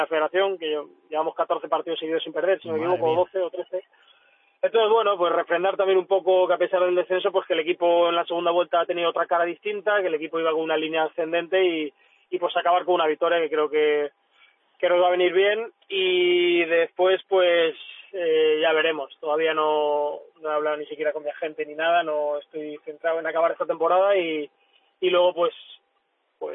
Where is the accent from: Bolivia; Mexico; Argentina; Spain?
Spain; Alicante, Valencian Community; como alicantino y herculano